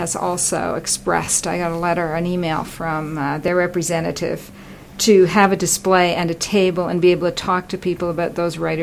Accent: Canada; as a Canadian, hey, the weather

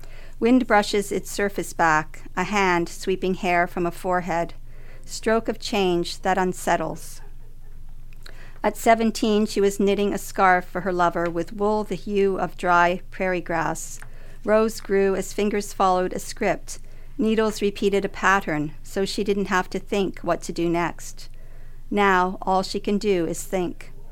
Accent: Bermuda; I grew up in Bermuda. I was born in Bermuda. My father was fifth generation Bermudian. His great-great-grandfather came over on the Golden Rule from Madeira in 1848.

